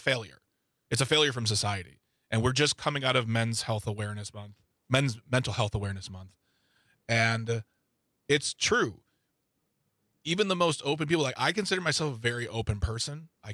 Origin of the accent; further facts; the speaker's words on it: Midwest, United States; being a man, being a Midwesterner, being of a certain age